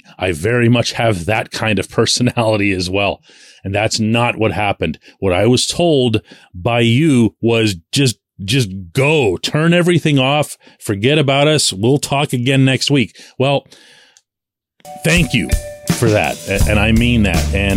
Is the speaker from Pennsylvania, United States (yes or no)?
yes; Pittsburgh, Pennsylvania, United States; I'm born and raised in Pittsburgh, but all of my relatives and the rest of the tree, I guess, is on that side of the water.